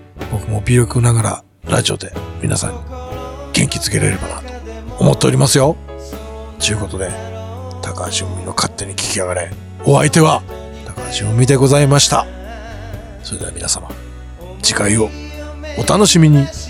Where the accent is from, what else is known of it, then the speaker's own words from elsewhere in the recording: Hokkaido, Japan; 北海道出身ですけど